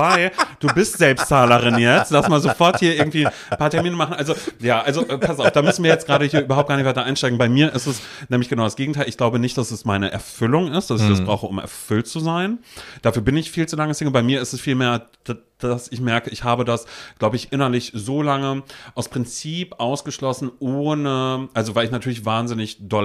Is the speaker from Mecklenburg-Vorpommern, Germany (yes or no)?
yes; Mecklenburg-Vorpommern, Germany; also born or lived in North Rhine-Westphalia; aus diesem 200-Seelendorf in Mecklenburg-Vorpommern da, also da haben wir mittlerweile gelebt, geboren bin ich in Nordrhein-Westfalen und da sind meine Eltern eben in dieses kleine Dorf da irgendwie gezogen.